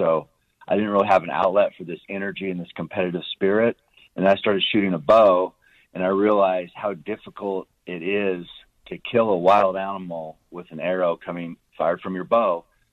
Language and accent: English; Oregon, United States; I'm from Oregon, Western Oregon. And that's where I grew up.